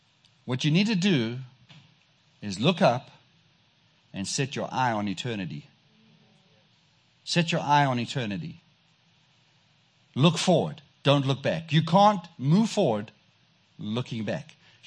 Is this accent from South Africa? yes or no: yes; South Africa; you can tell I have a strange accent. But I was sent from South Africa to teach you how to speak.